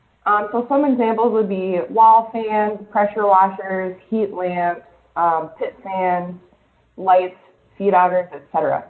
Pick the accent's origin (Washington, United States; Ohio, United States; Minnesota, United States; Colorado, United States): Minnesota, United States; Bemidji; So I'm from Bemidji, Minnesota, and I went to the University of Minnesota Morris, which is located in Morris, Minnesota, and I got my bachelor's degree there.